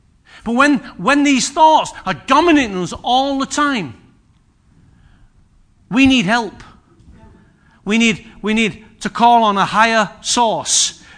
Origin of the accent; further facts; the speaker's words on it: Openshaw, North West England, United Kingdom; I'm glad I was born in Openshaw. To me, that's my version of Nazareth. No, in fact, the house I was born in, it had no internal doors.